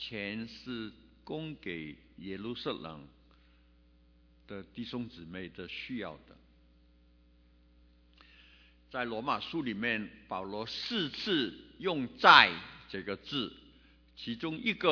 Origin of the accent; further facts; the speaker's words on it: Guangdong, China; accent: Cantonese; 因为我的广东口音一念了圣经变成味经了